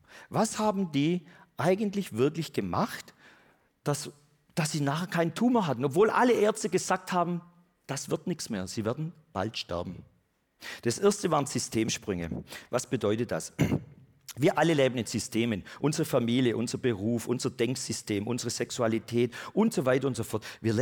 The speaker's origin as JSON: {"language": "German", "region": "Baden-Württemberg", "country": "Germany", "said": "Ich bin Schwabe."}